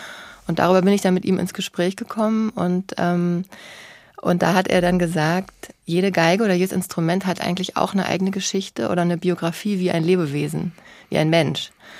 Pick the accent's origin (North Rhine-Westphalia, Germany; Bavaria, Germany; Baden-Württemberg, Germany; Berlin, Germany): Berlin, Germany; Ich bin ja Berlinerin und ich schreibe natürlich unheimlich gerne über Berlin.